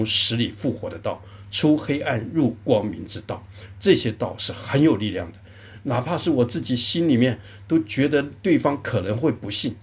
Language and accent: Chinese; Taiwan; 她的父亲我们都是从台湾来的台湾